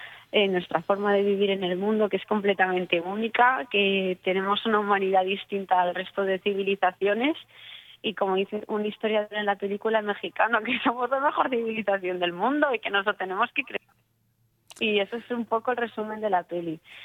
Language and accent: Spanish; Madrid, Community of Madrid, Spain; Estoy en Miami, pues mira, soy de Madrid, director de la película. Somos de Madrid y estamos ahora en Miami